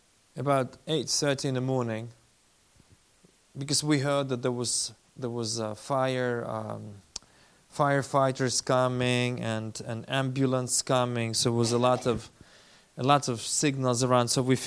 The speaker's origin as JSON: {"language": "English", "country": "Ukraine", "said": "I'm from Ukraine."}